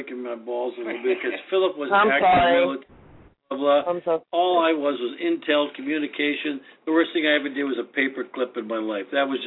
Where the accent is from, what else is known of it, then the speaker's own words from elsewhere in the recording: United States; because as an American, thank God we live in a country we can do that.